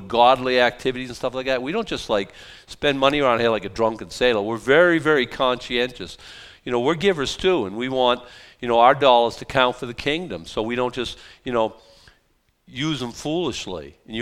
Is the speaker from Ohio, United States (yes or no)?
no; Boston, Massachusetts, United States; And that's the best Southern accent I got from Boston. I'm from South Boston, so it's kind of, I don't know.